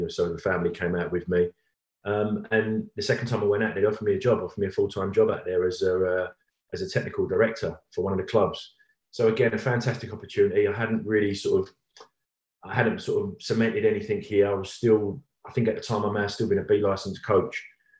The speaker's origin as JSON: {"language": "English", "region": "London", "country": "United Kingdom", "tie": "born or raised there", "said": "But at the time, as I said, growing up in East London, you know, no different, you know?"}